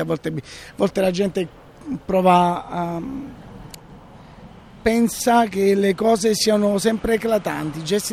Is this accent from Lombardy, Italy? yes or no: no; Naples, Campania, Italy; E quindi poi sono napoletano